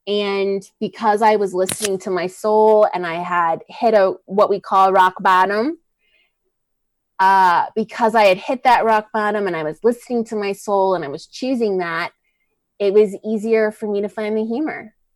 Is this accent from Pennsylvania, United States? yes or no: no; Chicago, Illinois, United States; So I went, now I'm from Chicago, so food is, drinks are very expensive